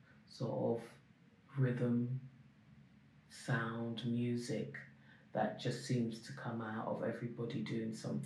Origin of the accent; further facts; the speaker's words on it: London, United Kingdom; I grew up in, I started off in South London and then I moved to West London, and I grew up mainly in West London. Yeah, I remember South London very vaguely.